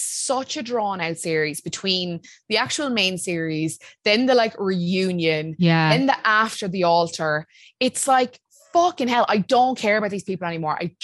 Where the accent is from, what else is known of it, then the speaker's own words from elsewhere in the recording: Ireland; We're so Irish. The banks.